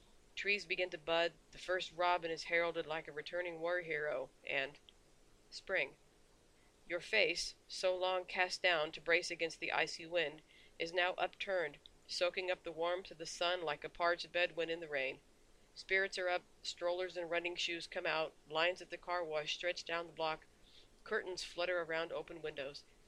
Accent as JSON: {"language": "English", "region": "Kansas", "country": "United States", "tie": "born or raised there", "moved": "yes", "said": "The first excerpt I'd like to share with you is about my home state of Kansas and an incident that happened not long after I'd moved to the New York metro area."}